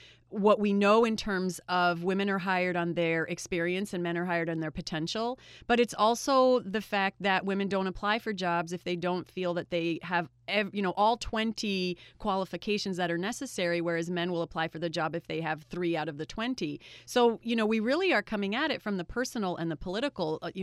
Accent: Canada; I'm a Canadian, but it does seem in this country like change happens from the bottom up.

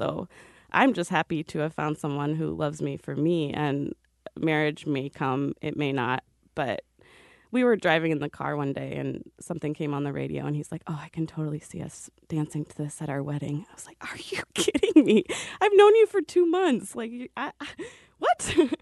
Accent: Peoria, Illinois, United States; I grew up in Peoria, Illinois, which is like 2.5 hours south of Chicago.

